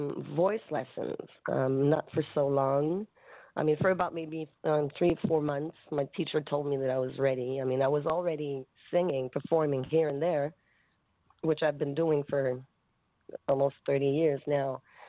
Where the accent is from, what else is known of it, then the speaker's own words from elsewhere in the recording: Quebec, Canada; now in Montreal, Canada; Yes, I was born in Quebec. From a very, very small town. There's about 18,000 people, which is very small, but it's like a country little town.